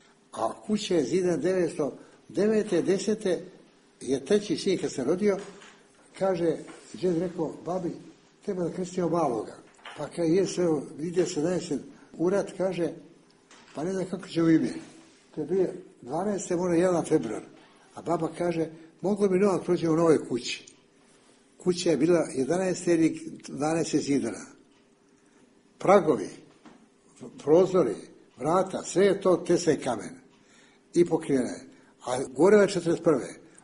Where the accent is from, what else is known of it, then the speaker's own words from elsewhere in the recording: Klikovače, Podgorica, Montenegro; born there; Ja sam rođen u Klikovačama malom selu, koji sada je više od 50 kuća.